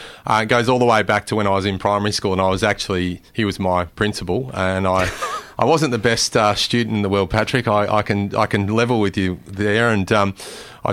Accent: Mildura, Victoria, Australia; I grew up, you know, in a beautiful place on the mighty Murray River on King's Billabong

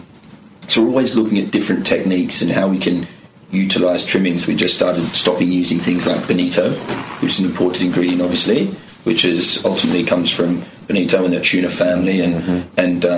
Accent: Newcastle, North East England, United Kingdom; as a young boy growing up in Newcastle

